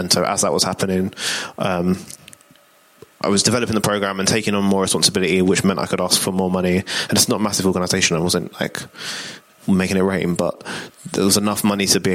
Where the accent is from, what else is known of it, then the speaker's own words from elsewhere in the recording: London, United Kingdom; I'm from London.